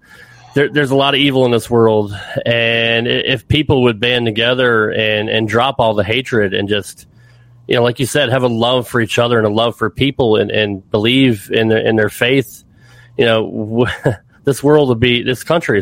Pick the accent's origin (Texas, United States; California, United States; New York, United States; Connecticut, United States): Connecticut, United States; now in Nashville, United States; I'm originally from Connecticut, by the way. I live in Nashville area now.